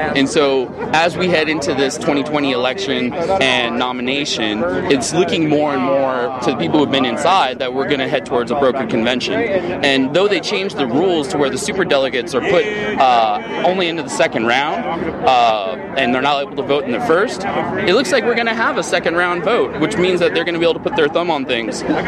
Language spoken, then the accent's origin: English; Tacoma, Washington, United States; Actually, I'm from Tacoma, Washington.